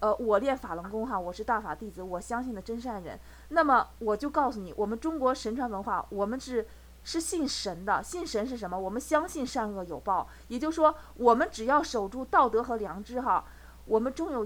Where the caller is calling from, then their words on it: United States; 对，我是从美国打。